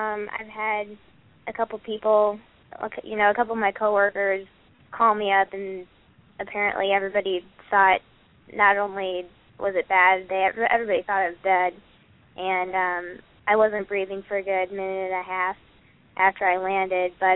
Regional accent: Marinette, Wisconsin, United States; And I'm actually back up in my hometown, Marinette, Wisconsin, and I have, you know, a string of my old horses

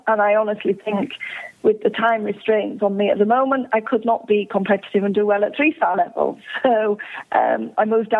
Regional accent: Ireland; I do obviously particularly like the Irish horse and try to source and sell as many Irish horses as possible, because the Irish horse do tend to be, well, we're the top in the world for event horses and have been for a long time.

